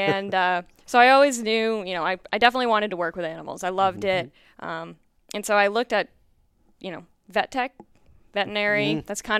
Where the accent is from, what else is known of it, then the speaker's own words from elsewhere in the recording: Maine, United States; So I'm from Maine, so fishing was pretty big.